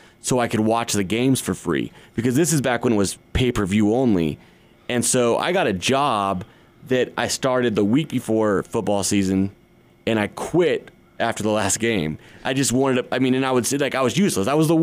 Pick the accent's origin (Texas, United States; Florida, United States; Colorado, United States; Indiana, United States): Colorado, United States; and I'm from Colorado, and I was all in Colorado Buffalo gear